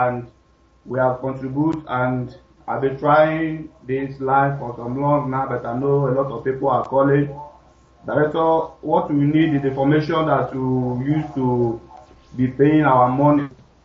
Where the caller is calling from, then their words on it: Mauritania; I'm calling from Mauritania.